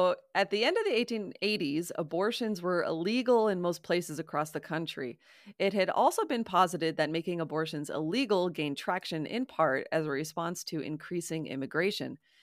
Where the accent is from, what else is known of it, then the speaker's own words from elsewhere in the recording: Canada; I mean, you know, I'm Canadian, so it's not like we would ever learn that stuff in school.